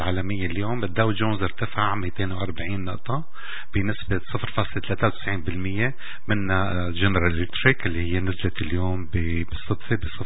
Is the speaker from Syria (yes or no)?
yes; Syria; طبعا احنا تميزنا كسوريين خارج البلد ننشهر وننعرف اكتر،